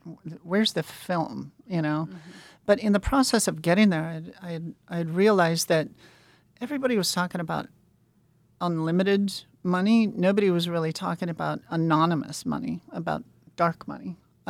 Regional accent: Montana, United States; my home state of Montana had a case that was going to the U.S. Supreme Court

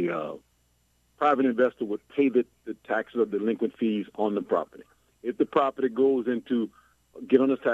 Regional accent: Opelousas, Louisiana, United States; I'm from Opelousas

